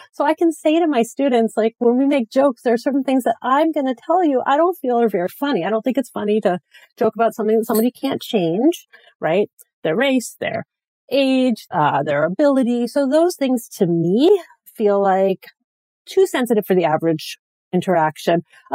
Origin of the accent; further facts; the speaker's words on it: Canada; So I grew up in Canada.